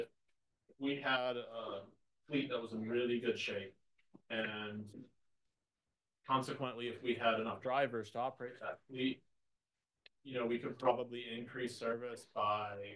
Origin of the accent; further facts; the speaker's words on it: Buffalo, New York, United States; I'm from Buffalo.